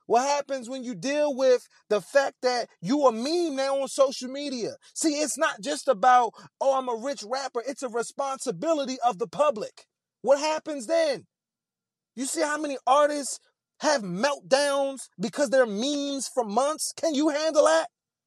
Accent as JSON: {"language": "English", "town": "Harlem", "region": "New York", "country": "United States", "said": "I'm from Harlem. So I wanted to be all of that."}